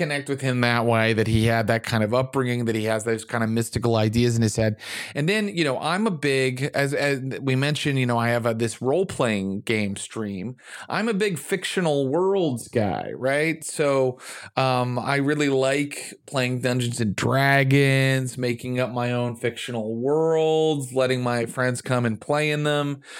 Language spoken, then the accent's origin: English; West Virginia, United States; So I was Pentecostal too, from West Virginia.